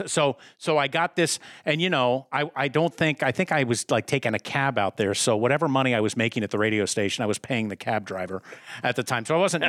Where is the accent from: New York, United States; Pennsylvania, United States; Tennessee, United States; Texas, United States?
Pennsylvania, United States; Philadelphia; growing up in Philadelphia … from Jersey. That's your soundtrack.